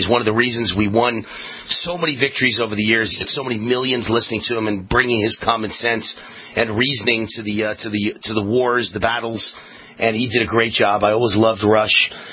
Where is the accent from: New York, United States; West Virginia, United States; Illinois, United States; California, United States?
New York, United States; Mount Vernon; I was in Mount Vernon, New York, right on the Bronx borderline.